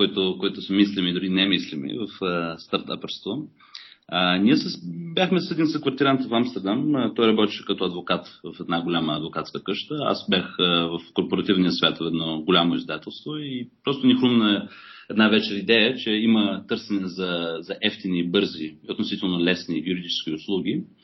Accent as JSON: {"language": "Bulgarian", "region": "Moscow", "country": "Russia", "tie": "born or raised there", "also_born_or_lived": "United States / Netherlands", "second_language": "Bulgarian", "lives_now": "Sofia, Bulgaria", "said": "Аз съм израснал в Москва, в щатите и в Холандия. И от две години всъщност живея тук в София."}